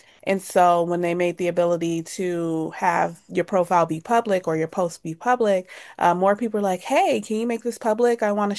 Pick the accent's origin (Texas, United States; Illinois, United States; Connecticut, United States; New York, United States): Illinois, United States; Chicago; Growing up in Chicago, my mother, she was an addict, and so I've kind of been hyper independent my whole life.